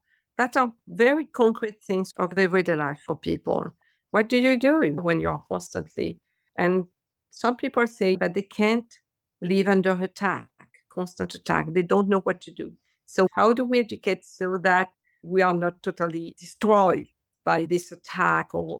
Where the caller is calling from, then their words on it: France; English is a second language; What can we do in France? Because I'm speaking from France.